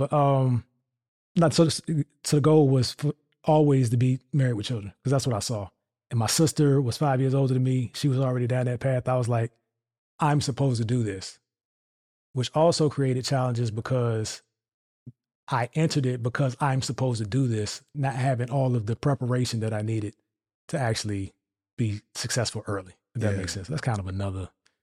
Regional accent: Hampton Roads, Virginia, United States; I'm the area that I'm from Hampton Roads.

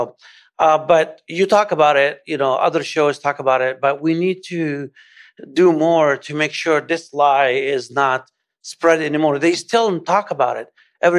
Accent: Palestine; now in New Jersey, United States; I'm Palestinian American, live in Jersey. And a lot of that stuff in that documentary, I've witnessed myself. I mean, I left many, many years ago.

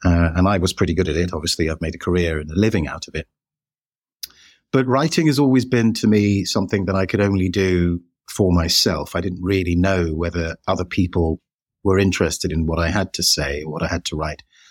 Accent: United Kingdom; And even though we're British, we related to that story in ways that were enlightening for us

